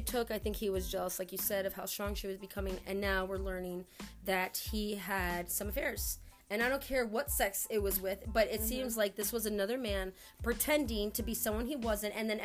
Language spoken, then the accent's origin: English; North Carolina, United States; And they lived in North Carolina. That's my home state, too.